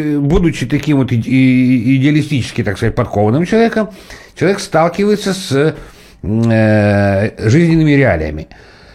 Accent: Sakha Republic, Russia; потому что я рос в Якутии и в первом, втором, третьем классе уже читал

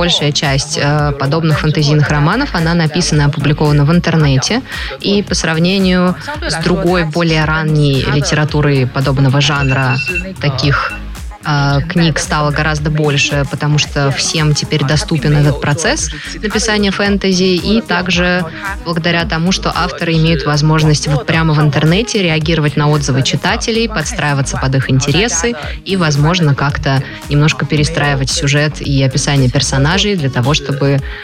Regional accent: Chongqing, China; Russian is a second language; у меня на родине, в моем родном городе Чунцине, сейчас почти 40 градусов жары

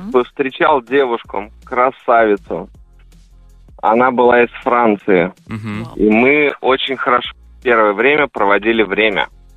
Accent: Volga region, Russia; я с Поволжья

